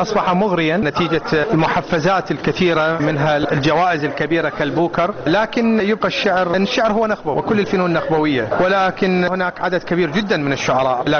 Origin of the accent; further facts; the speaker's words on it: Karbala, Karbala Governorate, Iraq; moved away; عن مدينتي كربلاء اللي بعد غيبة تقريبا 20 سنة اكتشفت أن هاي المدينة لم تعد كما تركتها، لم تعد مدينة فيها البراءة وفيها الهدوء